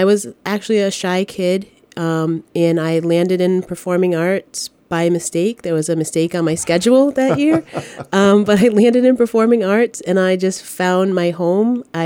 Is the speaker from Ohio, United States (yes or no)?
no; Providence, Rhode Island, United States; I grew up in Providence, so I went to a middle school that had a really strong theater program